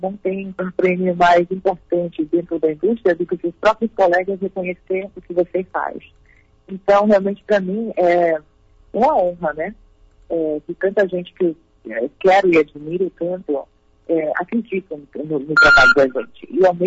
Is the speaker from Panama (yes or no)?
yes; Panama; first language Spanish; Portuguese is a second language; now in United States; Eu nasci e cresci no Panamá, então minha primeira língua é o espanhol. Depois eu aprendi português por conta da minha família materna. E o inglês, porque eu moro nos Estados Unidos